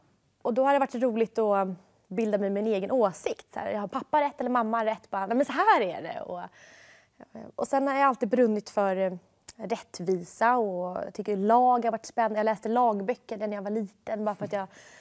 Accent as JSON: {"language": "Swedish", "town": "Jakobsberg", "region": "Stockholm County", "country": "Sweden", "tie": "born or raised there", "said": "Jag var ju uppvuxen i Jakobsberg och sen visserligen pappa flyttade in till stan, men det blev en jätteklasskrock för mig att börja gå i skola i Jakobsberg till Vasastan i Bodenplan."}